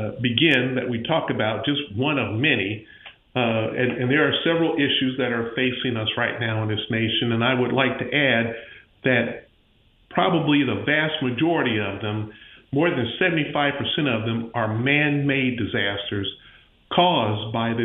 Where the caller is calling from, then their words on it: Pensacola, Florida, United States; I'm sitting in for Dr. Youngblood. I'm calling from Pensacola, Florida, over in a panhandle.